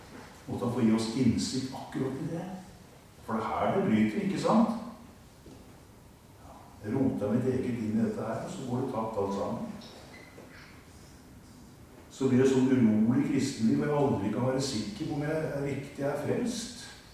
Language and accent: Norwegian; Vestfold og Telemark, Norway; Traff han ned på Torvik Kragerud, der jeg kommer fra.